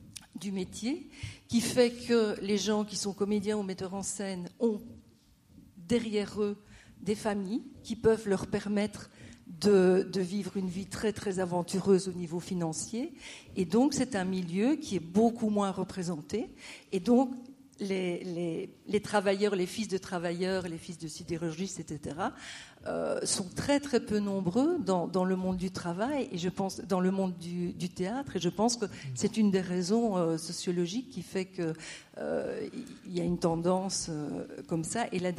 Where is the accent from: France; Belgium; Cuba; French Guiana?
Belgium; moi je suis belge, je parle en Belgique